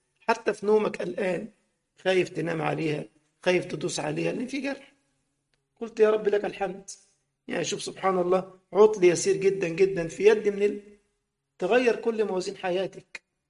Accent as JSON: {"language": "Arabic", "country": "Egypt", "said": "كان زمان عندنا في مصر محلات اسمها باتا بتبيع الأحذية"}